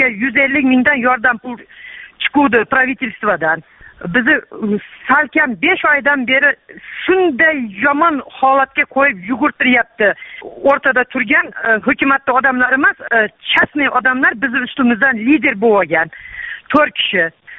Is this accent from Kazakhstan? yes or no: no; Jalal-Abad, Jalal-Abad Region, Kyrgyzstan; Jalolobodanman.